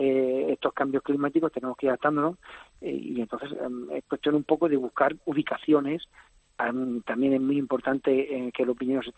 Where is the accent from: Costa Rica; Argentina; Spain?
Spain; Jumilla, Region of Murcia; Yo me acuerdo cuando era pequeño, aquí en Jumilla, pasaba a mediados de agosto, ya empezaba a refrescar bastante por las noches.